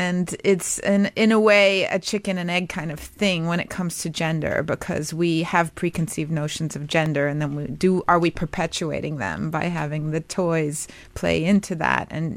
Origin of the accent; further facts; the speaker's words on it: New York City, New York, United States; I grew up in New York City, and I went to a school called the Marymount School